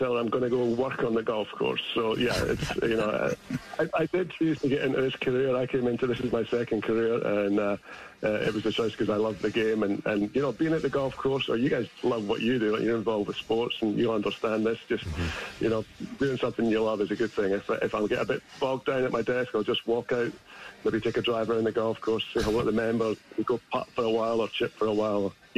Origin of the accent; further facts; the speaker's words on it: Scotland, United Kingdom; accent: Scottish; Yeah, it's not a bad thing to have a Scottish accent in the golf business, I will say that.